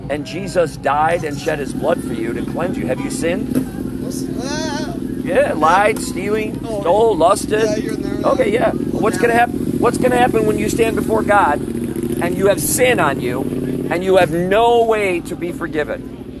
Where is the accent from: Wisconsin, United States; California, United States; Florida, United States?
Wisconsin, United States; also born or lived in Missouri; Originally from central Wisconsin, and then we kind of relocated to central Missouri. Then we sold everything, and now we just go all over the country. And we just live in our van.